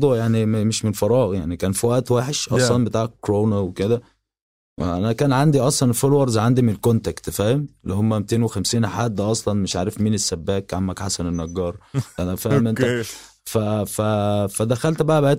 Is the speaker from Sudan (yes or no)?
no; Upper Egypt, Egypt; انا صعيدي متربي في في في الزرع